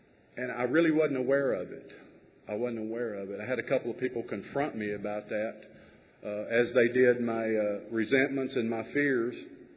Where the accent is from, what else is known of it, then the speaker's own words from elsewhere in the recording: Levelland, Texas, United States; I grew up out in West Texas, Northwest Texas, and in a little town called Leveland, and it was a great place to sit on the front porch and watch your dog run away from home.